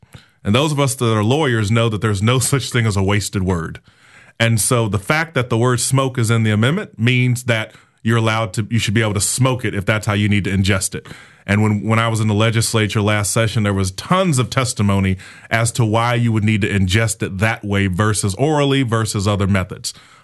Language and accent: English; Jacksonville, Florida, United States; born there; We're actually in Jacksonville, and I was born in Jacksonville.